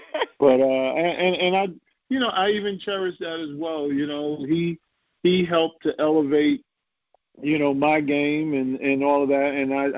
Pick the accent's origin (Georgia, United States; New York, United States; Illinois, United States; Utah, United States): New York, United States; New York City; Well, I grew up in Queens, you know, I grew up in the same organization